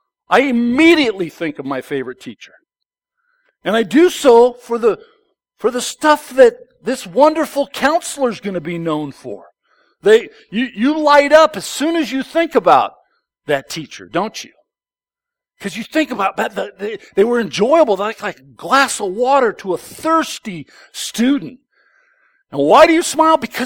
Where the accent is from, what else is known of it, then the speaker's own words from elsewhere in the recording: Oakland, California, United States; I grew up in Oakland, and we were Raider fans as kids.